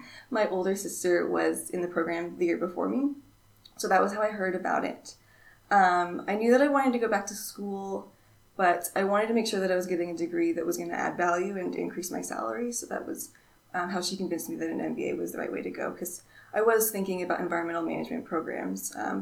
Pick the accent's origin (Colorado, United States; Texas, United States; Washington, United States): Colorado, United States; Boulder; moved away as an adult; also born or lived in San Francisco / DC area / Spain; I was born in San Francisco. I lived there until I was 11. Then I moved to Boulder, Colorado, to middle school and high school there.